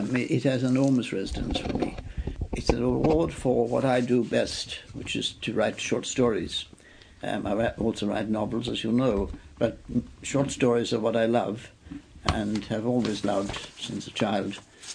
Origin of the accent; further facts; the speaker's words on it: Ireland; moved away; But I feel that writing as I did from the start, as an Irish person, but not necessarily writing purely Irish things. I just wrote. I could have written the same novels and short stories had I never left Ireland